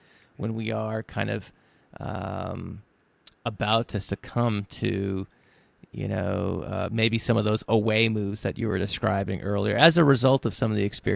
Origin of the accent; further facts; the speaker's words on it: New Hampshire, United States; we did a really unscientific study here in my home state of New Hampshire